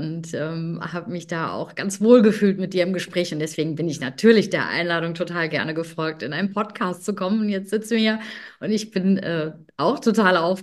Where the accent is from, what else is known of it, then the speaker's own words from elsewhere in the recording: Bingen, Rhineland-Palatinate, Germany; Rheinhessen, ich komme aus Bingen, das ist in der Nähe von Mainz. Und ja, das ist mitten in einem wunderschönen oder zwischen zwei tollen Weinanbaugebieten sogar, also Rheinhessen und Nahe. Und ich bin praktisch damit aufgewachsen, mit Wein